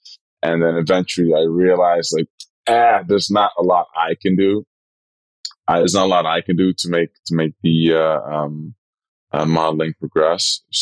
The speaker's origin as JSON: {"language": "English", "town": "Rotterdam", "region": "South Holland", "country": "Netherlands", "tie": "born or raised there", "lives_now": "New York, United States", "said": "Rotterdam is where I grew up in the Netherlands. The city is home, where I was born, where I find my culture."}